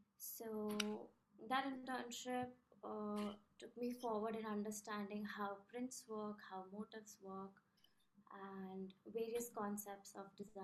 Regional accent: India; now in New York, United States; So as you said … I'm originally from India. I'm currently based in New York.

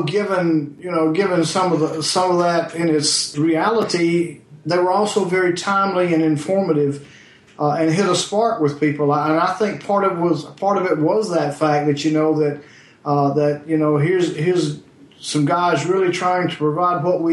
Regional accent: the South, United States; I'm a force from the South, so I take all the abuse for being Southern.

